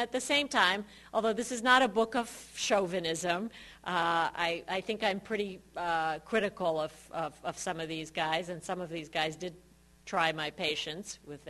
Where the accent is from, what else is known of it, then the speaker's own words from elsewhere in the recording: Hungary; now in United States; It used to drive me crazy when I would say that I was from Hungary, and people would say, oh, I know a Bulgarian too, or I know a Czech.